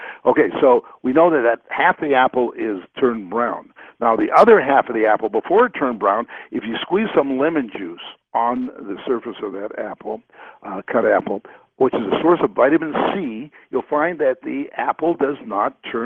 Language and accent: English; Canada; I was brought up in Canada, you know, cold climate, and in the winter, we were given fish liver oil.